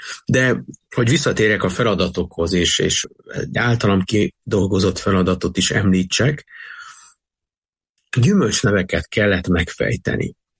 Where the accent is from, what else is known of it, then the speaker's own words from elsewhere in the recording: Miskolc, Borsod-Abaúj-Zemplén, Hungary; én pedig ugye miskolci vagyok